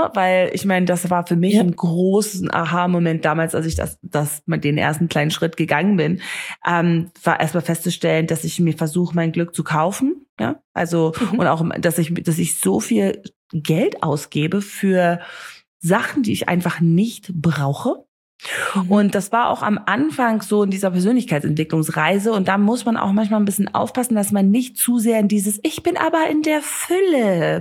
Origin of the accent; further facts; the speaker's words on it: Namibia; ich bin ja hier in Namibia aufgewachsen, bin ich sowieso sehr privilegiert aufgewachsen, aber ich konnte auf eine Privatschule gehen.